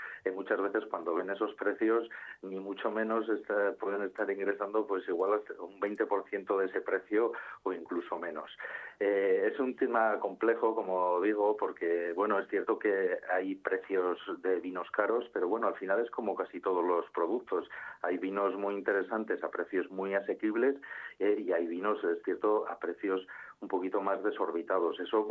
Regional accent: La Rioja, Spain; yo soy riojano

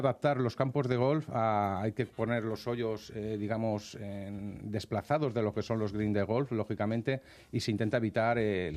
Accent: Móstoles, Community of Madrid, Spain; Yo soy de Móstoles, sí. Yo soy de Móstoles

